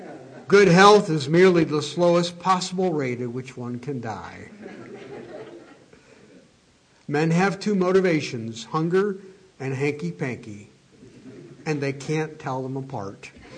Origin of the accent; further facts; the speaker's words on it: Woodstock, New York, United States; not far from, about an hour and a half, 2 hours from where I grew up in Woodstock, New York.